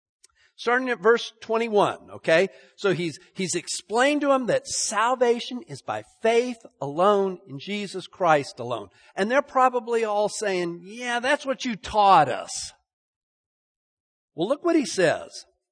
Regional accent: Salt Lake City, Utah, United States; I grew up in Salt Lake City, and after going there last week, seeing that temple again and hanging around those people

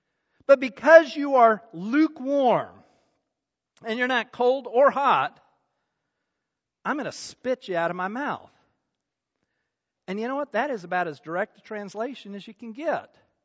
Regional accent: Salt Lake City, Utah, United States; if you ever get a chance to go to where I grew up in Salt Lake City there's the Salt Lake City Valley.

